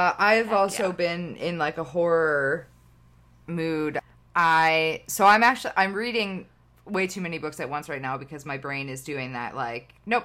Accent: Pennsylvania, United States; And I'm from Pennsylvania.

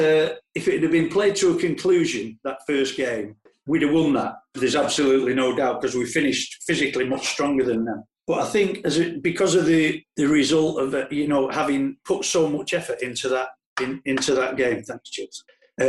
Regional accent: Manchester, North West England, United Kingdom; when I was a little lad growing up in Woodhouse Park

